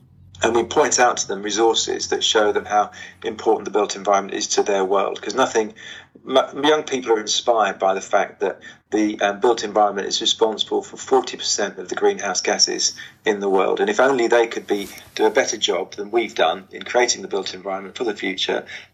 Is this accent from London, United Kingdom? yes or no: yes; London, United Kingdom; Because I come from East London, and I was very lucky in that I'm very old now, so it was a long while ago.